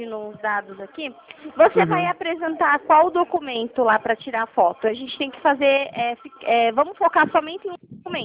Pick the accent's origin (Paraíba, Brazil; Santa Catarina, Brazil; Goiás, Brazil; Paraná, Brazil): Paraná, Brazil; Curitiba; Eu sou de Curitiba.